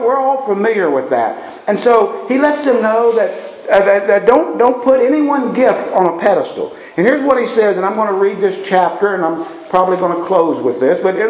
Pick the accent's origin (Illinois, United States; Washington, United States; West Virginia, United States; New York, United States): West Virginia, United States; We come from West Virginia where that the airport, I remember as a kid when they were building the airport, they literally took the top off of a mountain